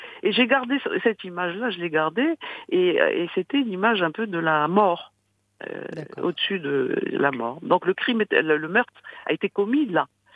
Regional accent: Morocco; C'est pas parce qu'on est marocain qu'on n'a pas eu...

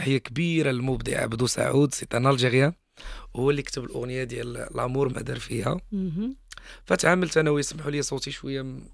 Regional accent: Casablanca, Casablanca-Settat, Morocco; also born or lived in Fes; now in Tangier, Morocco; يعني أنا كازاوي كما كتعرفوا، أنا كازاوي دوغيجين فاسي، يعني الأصل ديالي من مدينة فاس، أو بالأحرى حدا مدينة فاس، واحد المنطقة سميتها تونات. أنا حياني من تونات بحق الوالد الله يرحمه والوالدة، من مدينة فاس،

